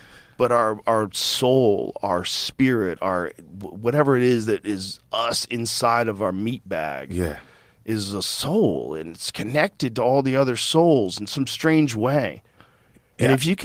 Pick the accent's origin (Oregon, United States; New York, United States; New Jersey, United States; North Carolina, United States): New Jersey, United States; born there; I was born in New Jersey and I'm mostly Italian.